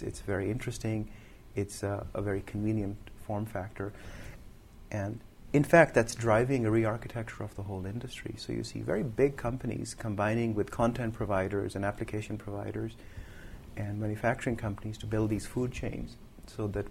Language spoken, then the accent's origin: English; Lahore, Punjab, Pakistan; moved away as an adult; now in United States; I'm responsible for market development at Cadence. I was born and raised in Lahore in Pakistan and came to school here to attend UC Berkeley and then later Stanford.